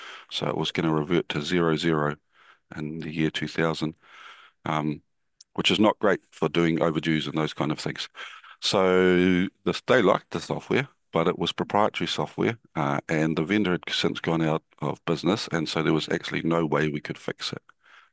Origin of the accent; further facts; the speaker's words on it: Northland, New Zealand; now in Wellington, New Zealand; I am from Aotearoa, New Zealand. I was born in the far north and I live in the capital city, Wellington, and now.